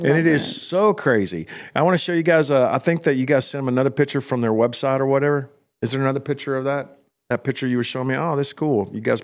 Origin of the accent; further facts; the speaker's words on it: Glen Rose, Texas, United States; And I can tell y'all that I am from Glen Rose, Texas.